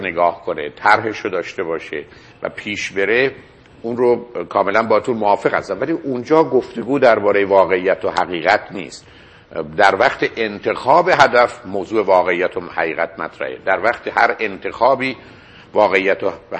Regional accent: Iran; من به عنوان یه ایرانی،

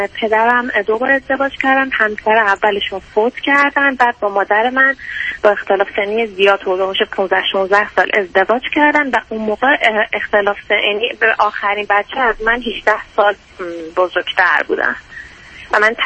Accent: Iran; moved away as an adult; now in Canada; بله، من از ایران مهاجرت کردم به عنوان اسکیل ورکر.

